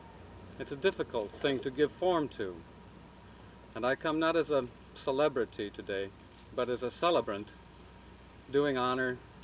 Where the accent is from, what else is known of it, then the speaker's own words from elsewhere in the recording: Minnesota, United States; because I'm a Minnesotan